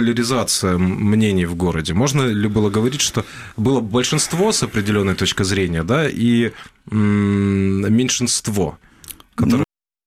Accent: Kerch, Crimea, Ukraine; Я сам просто из Керчи.

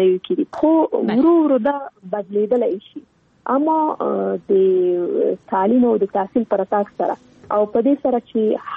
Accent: Afghanistan; نن ورځ موږ څومره کلونه کېږي چې په افغانستان کې جګړه روانه ده. زه خو شخصا په جګړه کې پیدا شوی یم، دا د جګړه کې رالویه شولم

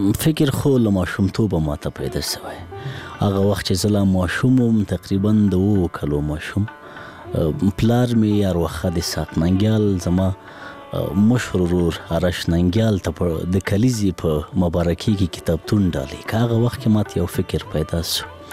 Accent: Laghman, Afghanistan; زه په لغمان کې پیدا سویم، په لغمان کې رالوی سویم،

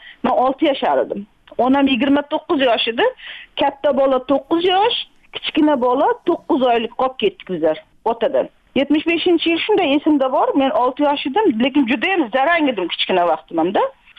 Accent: Chelak, Samarqand Region, Uzbekistan; born there; Men Samarqand oblast, Payariq rayon, Chelak shahri, Xo'jobod mahallasida … dunyoga kelganman 69-yilda.

